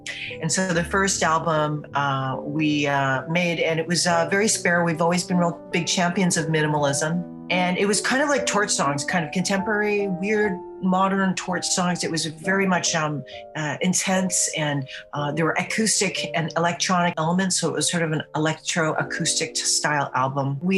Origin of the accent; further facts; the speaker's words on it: Vancouver, British Columbia, Canada; But I grew up in Vancouver. You know, art was what I turned to as a young person.